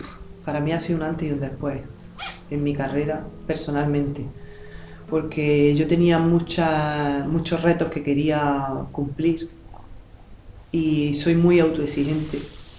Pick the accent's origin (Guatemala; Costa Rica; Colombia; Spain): Spain; Granada, Andalusia; Este es un barrio, el Sacromonte y el Albaicín, porque yo me he criado en el Albaicín, soy del Albaicín.